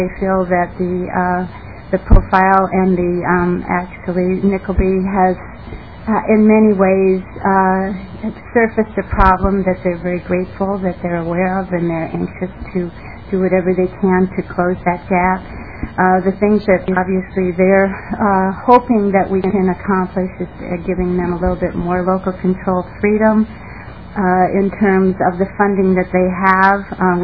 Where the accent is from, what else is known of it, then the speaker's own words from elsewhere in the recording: Minnesota, United States; freshman this year, and I'm from the Lake Minnetonka area.